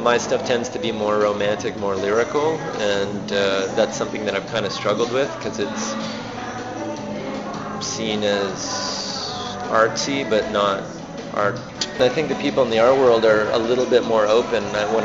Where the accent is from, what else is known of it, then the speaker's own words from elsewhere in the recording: Ontario, Canada; growing up in Ontario